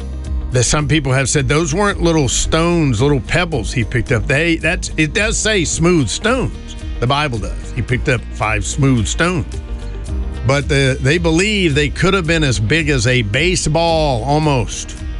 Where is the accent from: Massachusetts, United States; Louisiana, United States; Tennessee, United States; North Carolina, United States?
North Carolina, United States; You know I'm from North Carolina